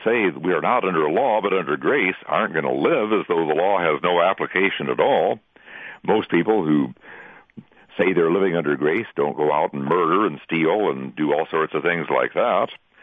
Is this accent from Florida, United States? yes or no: no; Alabama, United States; well, I'm from Alabama, and we have a speed limit of 70 miles an hour here in Alabama